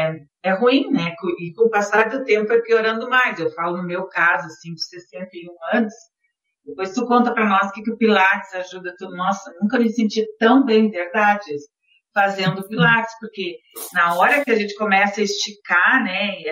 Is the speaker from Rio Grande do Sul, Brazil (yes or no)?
yes; Pelotas, Rio Grande do Sul, Brazil; born there; now in Bagé, Brazil; o tempo muda muito aqui em Bagé, é bastante úmido. Eu nasci em Pelotas